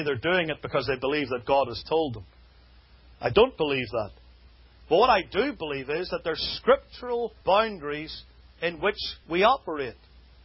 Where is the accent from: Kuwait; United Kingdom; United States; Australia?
United Kingdom; Of course, I come from the United Kingdom